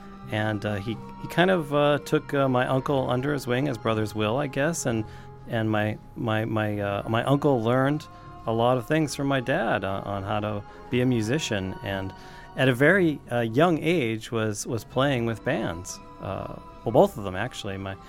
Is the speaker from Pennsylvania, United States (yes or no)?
yes; Hazleton, Pennsylvania, United States; Wilkes-Barre, a town about 30 miles from my hometown of Hazleton, Pennsylvania.